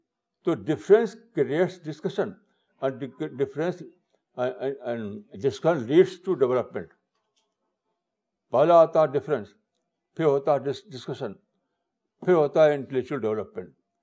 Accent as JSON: {"language": "Urdu", "country": "India", "tie": "born there", "lives_now": "Delhi, India", "said": "میں انڈیا کا سٹیزن ہوں, اور میں جس کے انڈیا میں پیدا ہوا اور یہاں پر میں دعوت کا کام کر رہا ہوں"}